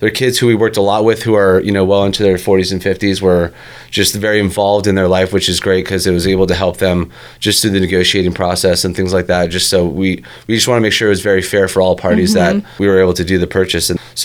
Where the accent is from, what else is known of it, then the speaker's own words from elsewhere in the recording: Park City, Utah, United States; I'm from Park City originally, and I met her in Florida.